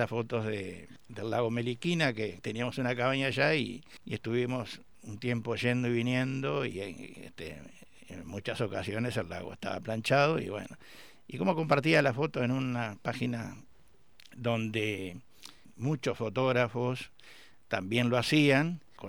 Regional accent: Uruguay; now in San Martín, Argentina; Yo soy uruguayo. Hace 19 años ahora en mayo que vivo acá en San Martín.

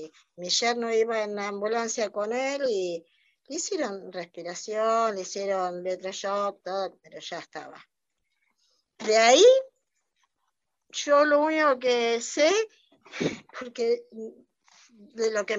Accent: General Alvear, Mendoza, Argentina; yo soy de General Alvear, Mendoza

